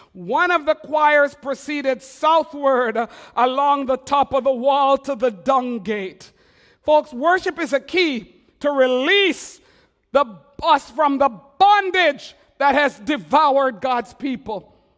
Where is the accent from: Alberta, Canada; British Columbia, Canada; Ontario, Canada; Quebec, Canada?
Quebec, Canada; Remember, I'm from Quebec.